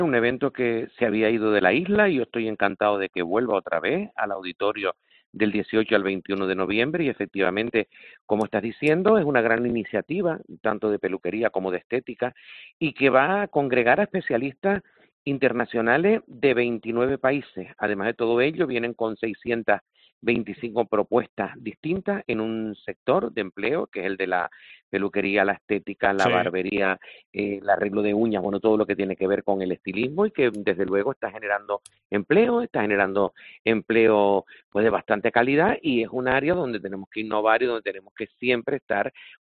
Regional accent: Candelaria, Canary Islands, Spain; Yo que vengo de Candelaria

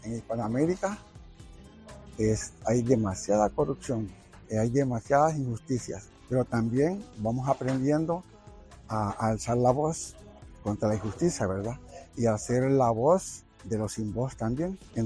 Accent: Honduras; moved away; Soy de Honduras. Nosotros, mi esposa y yo, salimos de Honduras por enfermedad.

